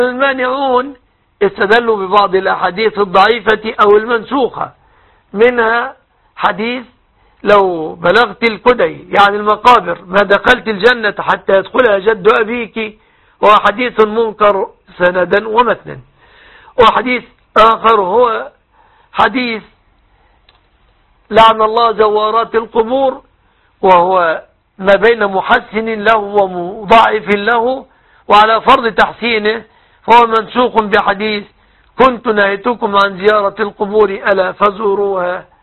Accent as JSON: {"language": "Arabic", "country": "Egypt", "said": "أن يحفظ بلادنا مصر"}